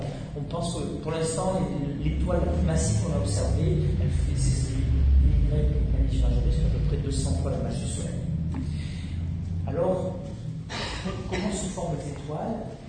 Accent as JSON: {"language": "French", "country": "France", "said": "C'est pas parce que je suis français que j'ai fait ça."}